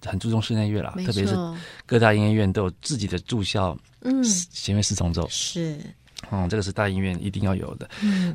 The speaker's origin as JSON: {"language": "Chinese", "region": "Kaohsiung", "country": "Taiwan", "said": "好，我是高雄人"}